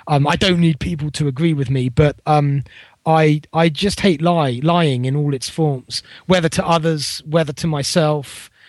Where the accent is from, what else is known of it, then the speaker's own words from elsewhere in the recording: United Kingdom; I mean, I'm a Brit, I'm looking from the outside, so I have a certain angle.